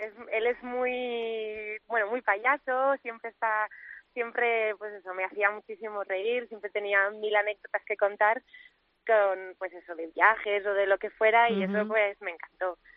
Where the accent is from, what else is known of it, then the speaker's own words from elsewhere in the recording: Irún, Basque Country, Spain; El restaurante donde lo vamos a hacer es allí en Irún, yo soy de Irún.